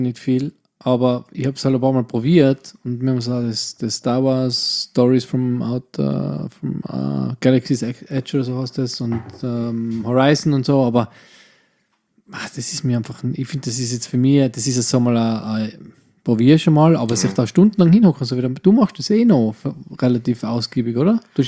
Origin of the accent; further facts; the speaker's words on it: Austria; Wirklich was es bei uns in Österreich so noch nicht gibt.